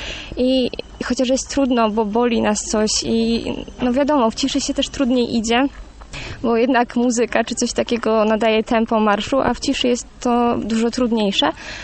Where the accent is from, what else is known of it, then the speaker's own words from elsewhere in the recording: Przygodzice, Greater Poland Voivodeship, Poland; jestem z Przygodzic spod Ostrowa.